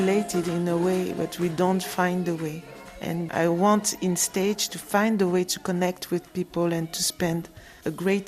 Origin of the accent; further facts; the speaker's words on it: France; I grew up in France, so my Douala is bad.